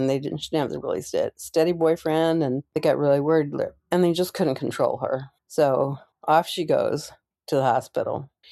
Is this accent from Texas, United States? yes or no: no; St. Louis, Missouri, United States; I spent part of my growing up in St. Louis